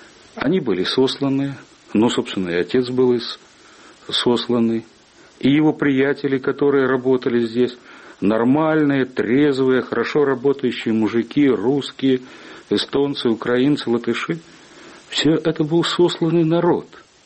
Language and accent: Russian; Urals, Russia; born there; Я родился на Урале в маленьком рабочем поселке, который возник еще в 30-е годы XVIII века, но уж так складывалась его судьба, что он всегда развивался в годы войны.